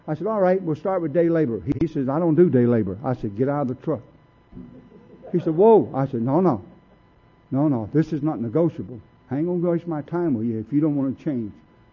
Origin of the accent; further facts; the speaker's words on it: the South, United States; but I'm from the South and I was very prejudiced.